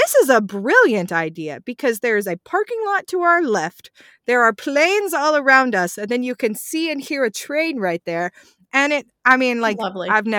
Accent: Arkansas, United States; yeah, I grew up in Arkansas. You don't have buses there.

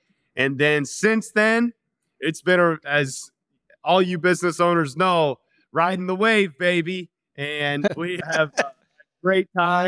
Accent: Rossville, Indiana, United States; I'm from Rossville, Indiana, a town of 1,500 people.

